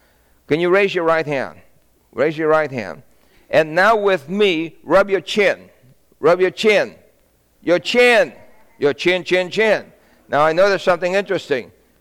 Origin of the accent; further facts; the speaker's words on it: New York City, New York, United States; I grew up in New York City and in neighborhoods with the Hasidic Jews.